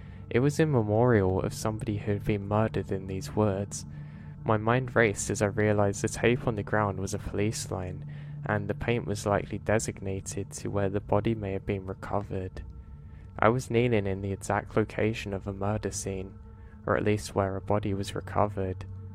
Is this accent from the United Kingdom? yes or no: no; United States; now in Bergen, Norway; I am American. I was born in America, but my father's from Norway, so that means that I spend half my time in America, where I work as a park ranger